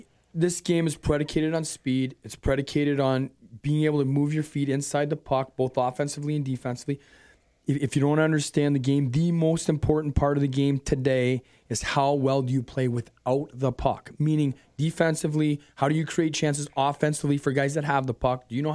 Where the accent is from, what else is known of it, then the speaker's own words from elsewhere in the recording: Toronto, Ontario, Canada; I'm born and raised in Toronto, but I love the Wings.